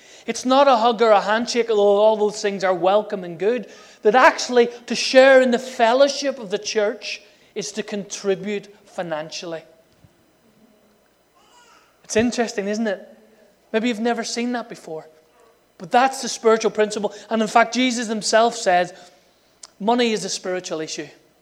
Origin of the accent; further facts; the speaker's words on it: Ireland; I'm Irish, and I know we should pray, but what type of prayer?